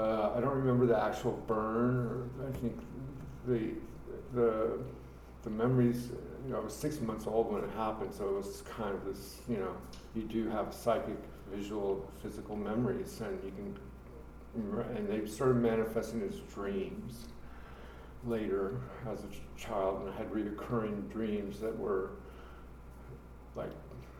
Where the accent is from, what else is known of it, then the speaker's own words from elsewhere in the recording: Rochester, Minnesota, United States; born there; Well, I was born in Rochester, Minnesota, and we moved around quite a bit in my first few years.